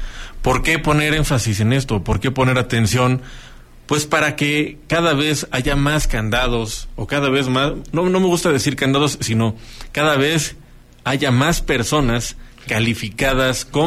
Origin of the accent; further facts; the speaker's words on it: Metepec, State of Mexico, Mexico; en Metepec, que es mi tierra